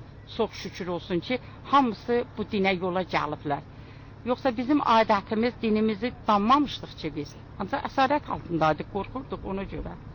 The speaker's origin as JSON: {"language": "Azerbaijani", "region": "Nakhchivan", "country": "Azerbaijan", "said": "Naxçıvandan gəlmişəm Bakıya. Maliciyə getmişdim, indi"}